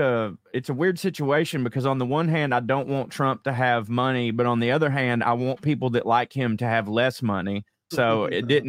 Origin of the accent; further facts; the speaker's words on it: Chickamauga, Georgia, United States; My saving grace is that I still live in my hometown where like I've got a really nice house that doesn't cost a lot of money, and inflation's hit everywhere. But in Chickamauga, Georgia, it don't cost a lot to live.